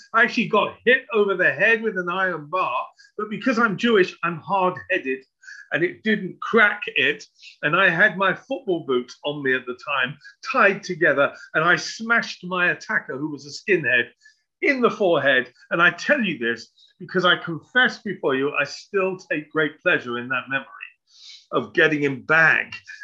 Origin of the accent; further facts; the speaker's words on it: Hackney, London, United Kingdom; I grew up in East London. I was born and raised in Hackney.